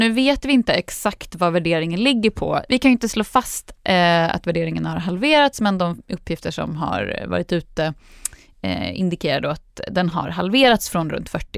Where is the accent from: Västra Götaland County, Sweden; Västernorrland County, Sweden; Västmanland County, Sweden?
Västmanland County, Sweden; Västerås; Jag som västeråsare har ju varit ganska läst mycket om det här